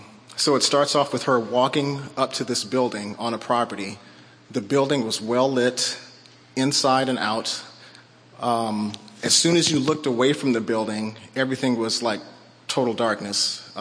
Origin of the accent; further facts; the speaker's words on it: California, United States; also born or lived in Montana; now in Oregon, United States; So before coming to Oregon, I lived in Montana. Before Montana, born and raised in California.